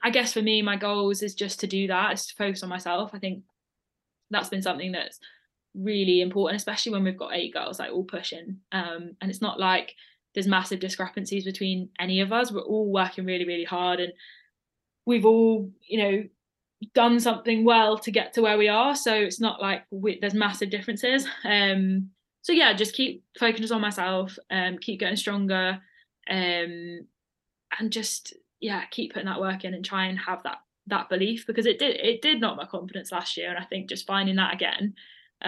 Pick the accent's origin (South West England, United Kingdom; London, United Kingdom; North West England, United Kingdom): South West England, United Kingdom; born there; also born or lived in United States; I was born in Devon, but as soon as I was born, so 6 months after, we moved to America for 4 years. So a lot of my kind of growing up and nursery and everything was in America.